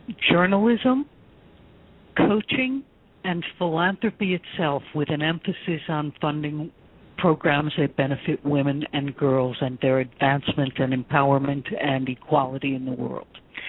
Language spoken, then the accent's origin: English; Buffalo, New York, United States; moved away as an adult; I moved out of my hometown, Buffalo, New York, when I was, I think, 18 years old.